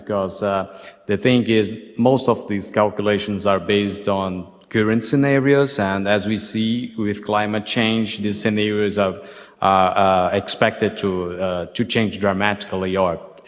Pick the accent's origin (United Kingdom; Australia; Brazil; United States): Brazil; And as I am from Brazil as well